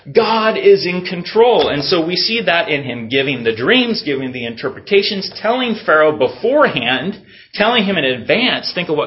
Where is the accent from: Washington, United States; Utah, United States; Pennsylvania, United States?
Washington, United States; Stanwood; Growing up in Stanwood, we would get flooded every year, and there was a flood valley.